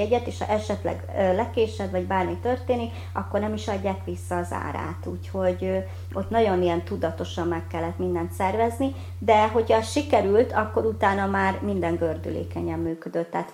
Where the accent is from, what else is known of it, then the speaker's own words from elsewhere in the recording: Hungary; itthon mint kerekesszékes vagyok korlátozott, ott meg mint magyar, mert ugye nem tudtam úgy kommunikálni